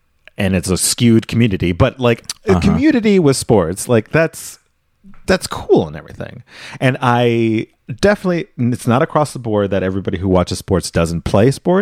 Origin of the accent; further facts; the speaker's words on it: Virginia, United States; I am from Virginia and I follow this team because of where I live